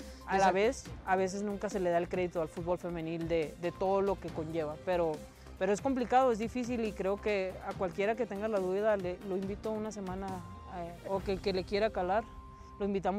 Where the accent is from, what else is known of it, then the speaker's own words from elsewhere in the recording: Sonora, Mexico; pues yo soy del norte, yo soy de Sonora, estoy de punta a punta